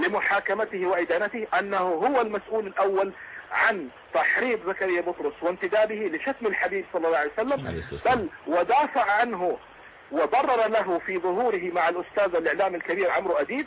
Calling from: Hejaz, Saudi Arabia; يا أخي إحنا في بلاد الحرمين وأنا أحدثك من الحجاز

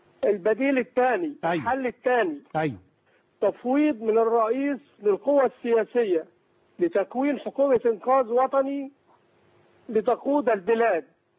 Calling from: Kafr El Sheikh, Kafr El Sheikh Governorate, Egypt; من كفر الشيخ.

